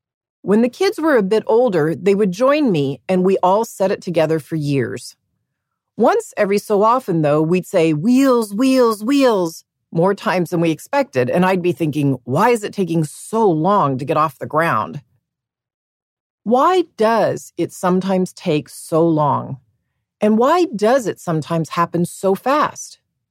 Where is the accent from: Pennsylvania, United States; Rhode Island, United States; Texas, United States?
Texas, United States; Dallas; I grew up in Dallas, Texas, in a Catholic family with four kids, a stay-at-home mom, and an aerospace engineer dad who worked on the Apollo program.